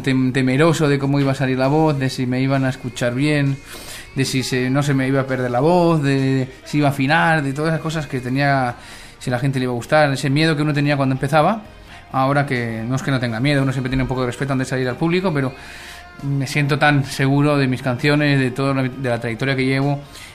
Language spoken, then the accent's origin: Spanish; Chile; accent: Chilean; now in Spain; bastante como para volver a retomar mucho los lazos que tengo con Chile y volver a acentuar mi acento chileno